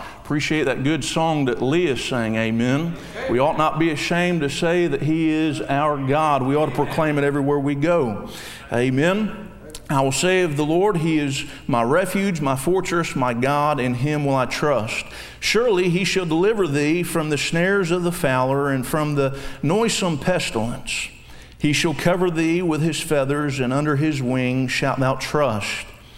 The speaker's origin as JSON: {"language": "English", "region": "Georgia", "country": "United States", "said": "And you see, I'm from South Georgia. I preach to a bunch of swamp people"}